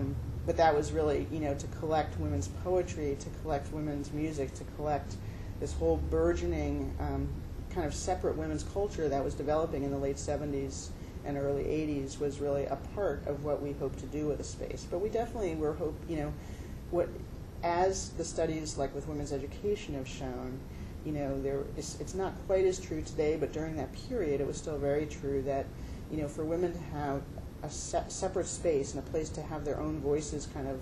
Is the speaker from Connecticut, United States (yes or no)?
yes; Connecticut, United States; Connecticut was my home state.